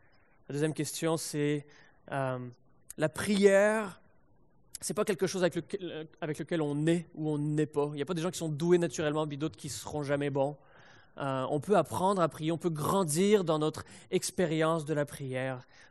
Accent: France; j'ai grandi en France

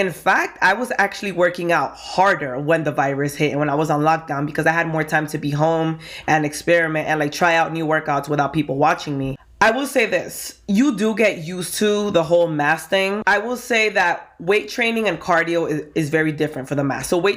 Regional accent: New York, United States; now in Bronx, United States; I am from the Bronx, New York. Well, I'm from Washington Heights, but I've been in the Bronx long enough, so I'm a resident now. And I'm Dominican.

